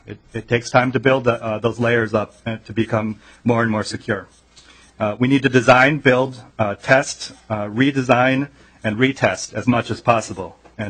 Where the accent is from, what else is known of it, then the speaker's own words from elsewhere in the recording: Hopkins, Minnesota, United States; I'm from Hopkins, Minnesota.